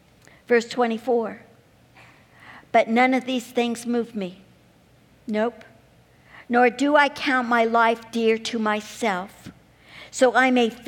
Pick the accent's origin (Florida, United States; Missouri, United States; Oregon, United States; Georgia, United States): Missouri, United States; I am from Missouri